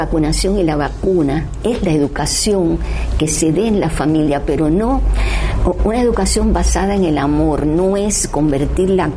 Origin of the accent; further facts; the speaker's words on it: Cuba; No sé si es porque soy cubana